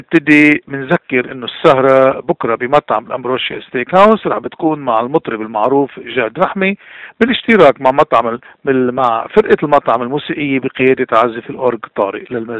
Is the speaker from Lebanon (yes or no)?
yes; Lebanon; ونحن كل ما نريده كلبنانيين أن يعود السلام والوئام إلى وطن الأرز، إلى وطن القداسة لبنان